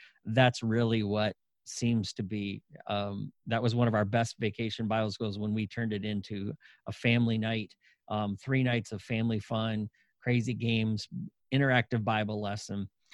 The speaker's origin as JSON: {"language": "English", "region": "Michigan", "country": "United States", "tie": "born or raised there", "said": "Now, again, I grew up in Michigan. And so the big thing in Michigan is hunting."}